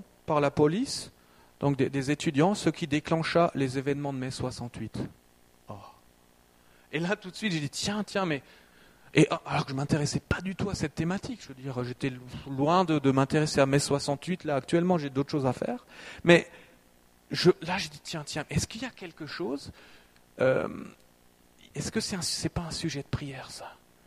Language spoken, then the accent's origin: French; France; moi, je suis originaire de la Brême d'Or, c'est un tout petit village minuscule qui se trouve à quelques mètres de la frontière franco-allemande.